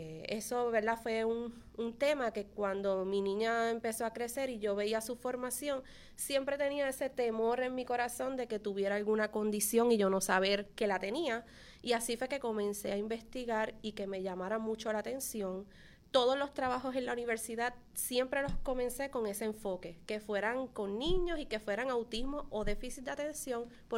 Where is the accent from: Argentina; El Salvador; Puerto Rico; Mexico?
Puerto Rico; Lares; Ambos también aquí me criaron en Lares.